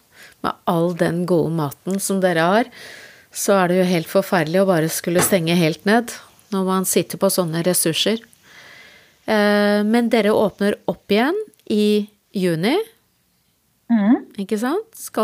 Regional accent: Gjøvik, Innlandet, Norway; nå kommer jeg jo selv fra Gjøvik

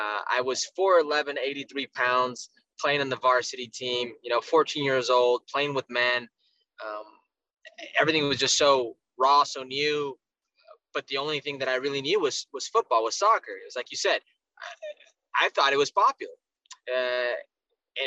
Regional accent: Las Vegas, Nevada, United States; also born or lived in Los Angeles / Oxnard; I grew up in Vegas for majority of my, what was my youth and formative years, but, you know, I was born in LA. I was raised up until a certain moment, I believe 8 or 9, in Oxnard, California, you know, in Ventura.

